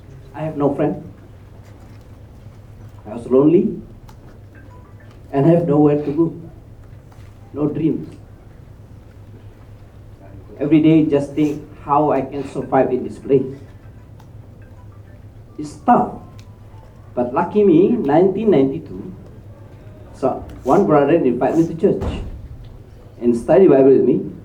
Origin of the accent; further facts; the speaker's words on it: Medan, North Sumatra, Indonesia; English is a second language; Because this is my hometown. Medan is my hometown, and I know the people there very, very, very.